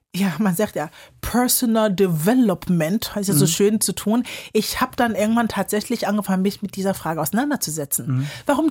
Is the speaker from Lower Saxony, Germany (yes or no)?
no; Kiel, Schleswig-Holstein, Germany; also born or lived in Ghana; ich bin in Ghana geboren und bin in Kiel aufgewachsen. So. Und hab einen deutschen Pass